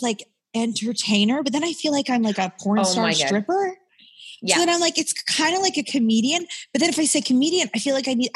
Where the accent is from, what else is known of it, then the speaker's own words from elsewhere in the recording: Canada; Because as a Canadian, if you're not an essential worker, like a nurse or a doctor, then you're like, the law is that you're not allowed to come into the country.